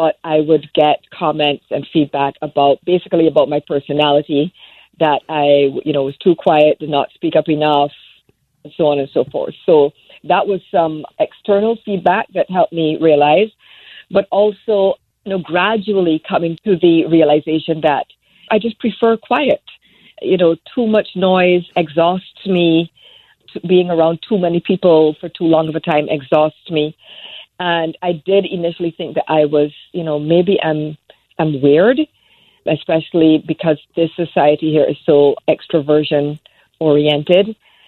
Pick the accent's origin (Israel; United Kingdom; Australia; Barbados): Barbados; now in United States; It actually became clearer to me once I moved from Barbados to the United States.